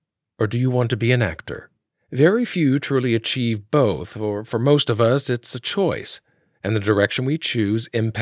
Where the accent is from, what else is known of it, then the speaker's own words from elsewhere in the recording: Alabama, United States; Now, we are two fellow Southern boys growing up. I grew up in Alabama.